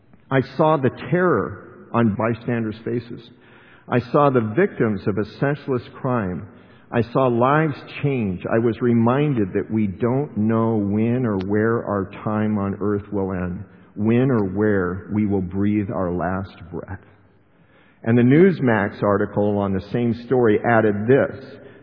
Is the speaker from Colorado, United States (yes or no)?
yes; Littleton, Colorado, United States; I was raised in Littleton, Colorado, which had the Columbine shooting